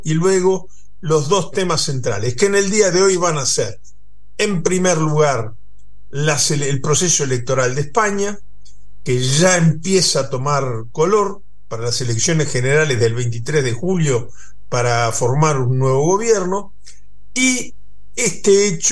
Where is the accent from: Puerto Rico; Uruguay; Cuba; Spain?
Uruguay; me parece que siendo uruguayo y queriendo tanto a la Argentina